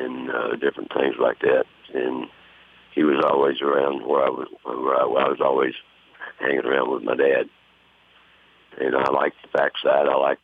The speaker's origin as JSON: {"language": "English", "town": "Lexington", "region": "Kentucky", "country": "United States", "tie": "born or raised there", "also_born_or_lived": "Nicholasville", "said": "No, most of my childhood in Lexington."}